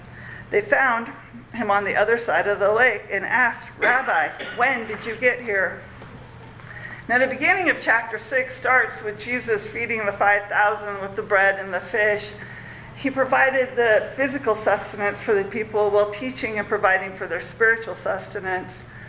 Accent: Port Angeles, Washington, United States; now in Klamath Falls, United States; I grew up in Port Angeles out on the Olympic Peninsula up in Washington. So. We're a logging community.

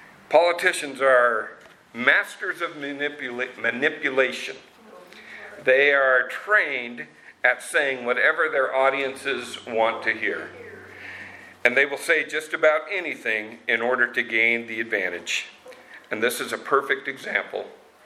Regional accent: Eugene, Oregon, United States; My mind went back to when I was a child, growing up in the Methodist Church in Eugene.

